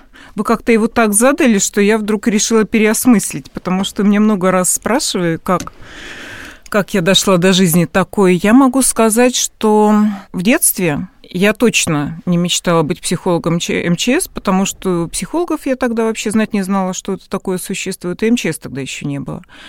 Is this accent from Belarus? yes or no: yes; Belarus; Ну, я из Белоруссии.